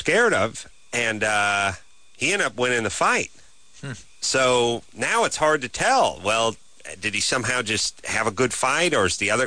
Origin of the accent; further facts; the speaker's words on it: North Hollywood, California, United States; Plus, he's a local North Hollywood guy. Ah. I grew up in North Hollywood.